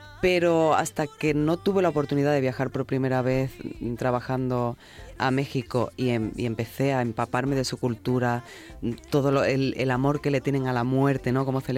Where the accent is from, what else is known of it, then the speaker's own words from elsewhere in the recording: Spain; en este país, o sea, sin echar piedra sobre mi tejado, que soy española y a mucha honra